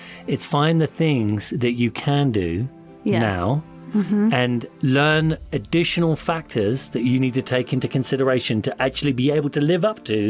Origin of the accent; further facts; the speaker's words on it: London, United Kingdom; I grew up in London. I would walk around like I owned the place.